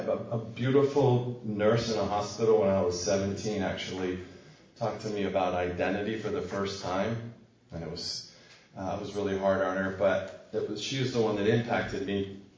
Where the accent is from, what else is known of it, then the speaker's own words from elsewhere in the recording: Washington, District of Columbia, United States; So my background is I came through the police department. I'm from Washington, D.C., came through the police department.